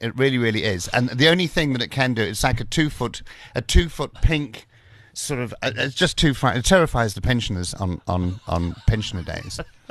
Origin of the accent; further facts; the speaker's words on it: Cape Town, Western Cape, South Africa; now in Johannesburg, South Africa; I grew up in Cape Town.